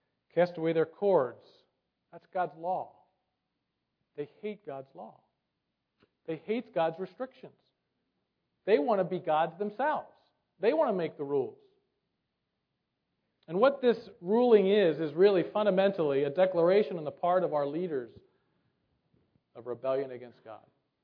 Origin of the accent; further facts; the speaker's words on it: United States; I love America. I've grown up, you know, I was born in America. I love this land.